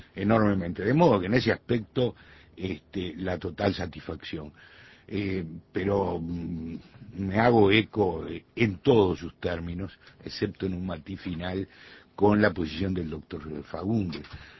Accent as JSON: {"language": "Spanish", "country": "Uruguay", "said": "como oriental, como uruguayo"}